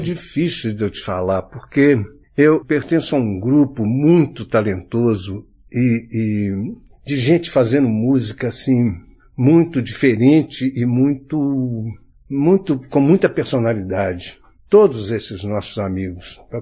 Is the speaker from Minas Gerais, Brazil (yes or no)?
yes; Porteirinha, Minas Gerais, Brazil; Então, aí é muito a minha infância lá em Porteirinha.